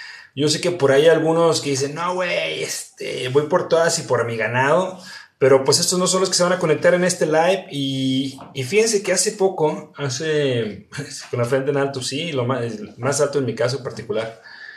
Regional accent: Mexico; yo en esto soy antagónicamente mexicano

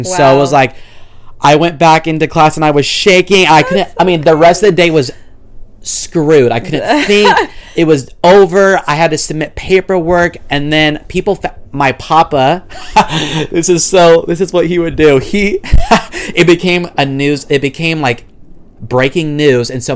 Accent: Oakdale, United States; I don't think Oakdale, my hometown, is the main influence of why I like country music

